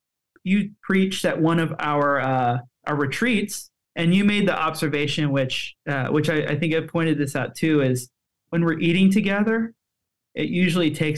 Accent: Simi Valley, California, United States; Growing up in Simi Valley, mostly around Western folks

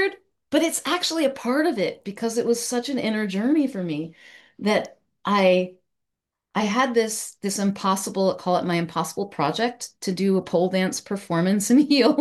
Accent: United States

